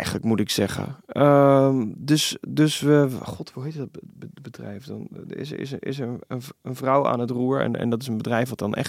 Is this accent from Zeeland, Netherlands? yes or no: no; Vlaardingen, South Holland, Netherlands; Ik kom uit Rotterdam, Vlaardingen, havenarbeid.